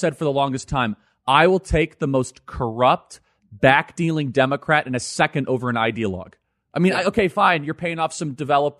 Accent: Chicago, Illinois, United States; I mean, you and I grew up in Chicago. I mean, this is River North.

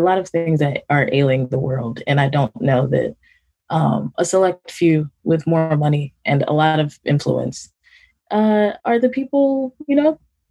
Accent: Nigeria; Like, I'm Nigerian. It's a country that's still like grappling with poverty.

